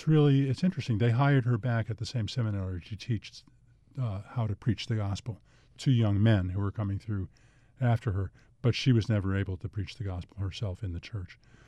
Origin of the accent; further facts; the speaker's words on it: Elmira, New York, United States; No, I was raised in Elmira, New York, where he worked for Westinghouse.